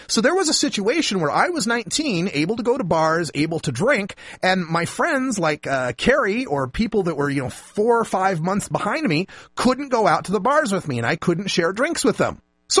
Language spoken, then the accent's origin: English; Idaho, United States; When I was growing up in Idaho, the drinking age was 19.